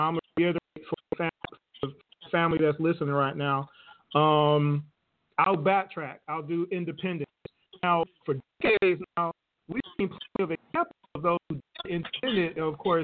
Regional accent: Atlanta, Georgia, United States; I come from Atlanta myself, to where I used to manage artists for a little bit of time

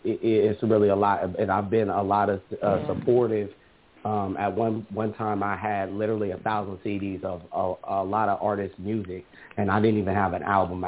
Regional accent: Columbus, Ohio, United States; a lot of opportunities that I could have had was denied and declined because I was from Columbus.

